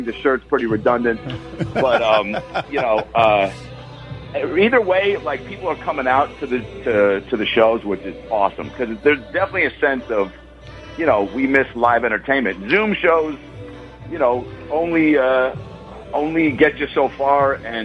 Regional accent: Shoreline, Washington, United States; this is actually close to where I grew up in Shoreline, Lake Forest Park.

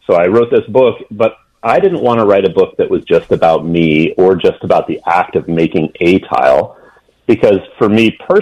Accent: Vermont, United States; also born or lived in Seattle, Washington; I'm originally from Vermont, but I grew up in Seattle and in Vermont as well, which is kind of a strange bi-coastal situation.

